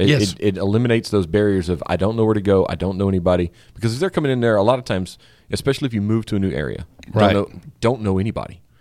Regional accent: the South, United States; I mean, I'm from the South. After all, it's like, you know, the official diner of the South.

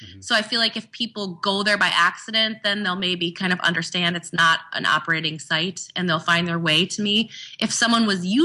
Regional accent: Fargo, North Dakota, United States; So growing up in Fargo, I was not a big farm girl. Like we did not have chickens.

